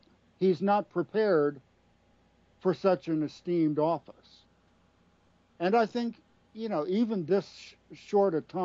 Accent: Alexandria, Virginia, United States; I mean, I grew up in Alexandria, Virginia, the site of the recent ballpark shooting, where two of my brothers used to play Little League back in the 60s.

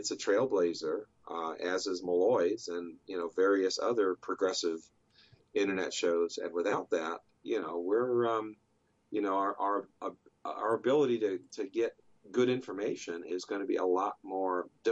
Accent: Iowa, United States; also born or lived in Chicago; I'm from Iowa originally, so, you know, folks don't hold that against me, hopefully, you know. Although I was born in Chicago, so, you know.

